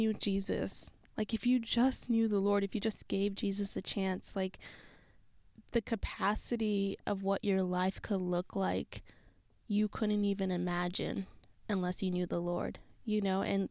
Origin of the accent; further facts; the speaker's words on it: San Francisco, California, United States; now in Los Angeles, United States; I'm in LA, but I had just moved back out here because this is where I'm from San Francisco.